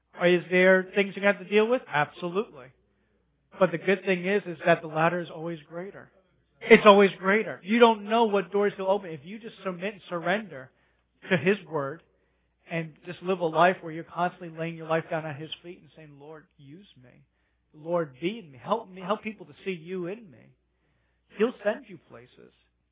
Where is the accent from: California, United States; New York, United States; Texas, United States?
New York, United States; a guy who I grew up with in New York, him and I were best friends until all of a sudden drugs and stuff came to the scene